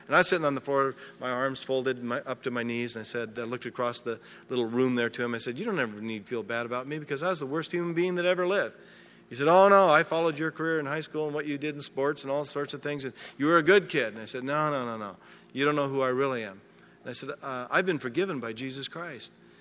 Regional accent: Portland, Oregon, United States; And I grew up in Portland. And we didn't know anybody in Portland

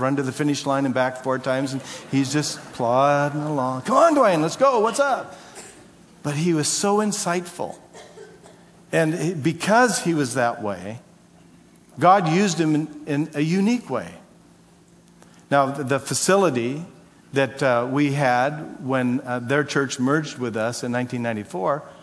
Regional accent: Scotland, United Kingdom; I'm Scottish

